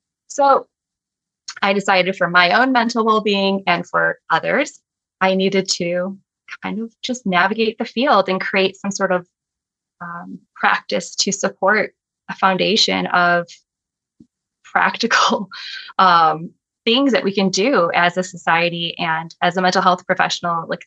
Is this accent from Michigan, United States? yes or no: yes; Michigan, United States; I'm originally from Michigan. Remember, I used to be there.